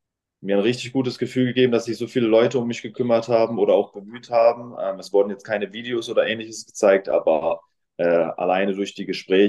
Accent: Bremen, Germany; also born or lived in Achim; ich bin Bremer Junge, bin in Bremen zur Schule gegangen, aufgewachsen, habe mein Abi dort gemacht. Ja, also ich verbinde alles mit Bremen eigentlich.

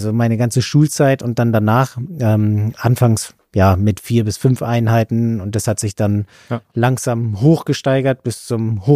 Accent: Berlin, Germany; Ich komme aus Berlin

